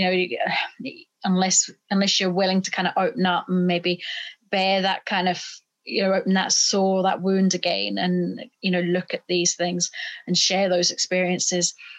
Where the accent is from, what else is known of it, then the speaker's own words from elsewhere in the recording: Northern Ireland, United Kingdom; I come from Northern Ireland, so I suppose for me it was like that's home and things.